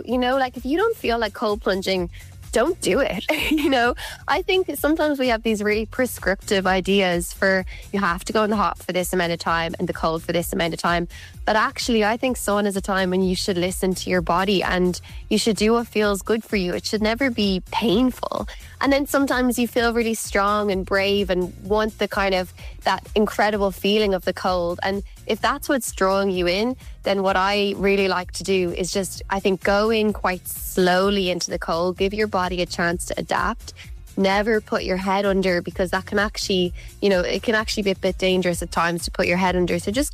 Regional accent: Ireland; I suppose growing up in Ireland

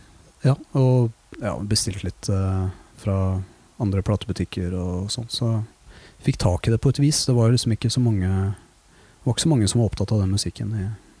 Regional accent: Våler, Østfold, Norway; Nei, jeg kommer fra Våler I Østfold. Moss jo nærmeste byen, og det veldig sånn rockeby.

